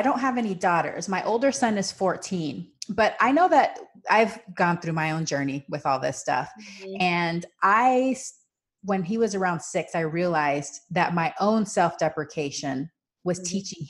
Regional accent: Panama; And so I grew up with this in Panama.

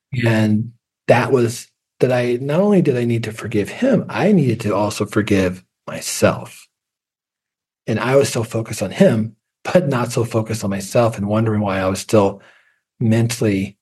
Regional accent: Kansas City, Missouri, United States; Kansas City, Missouri. I also lived on the Kansas side as well. So grew up in Kansas City, Missouri, but also lived on the Kansas side.

